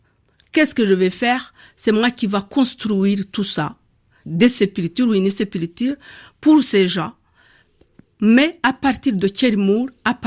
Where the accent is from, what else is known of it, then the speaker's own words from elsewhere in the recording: Nyamata, Eastern Province, Rwanda; donc s'il est lié de mon enfance à Nyamata, à Gitagata.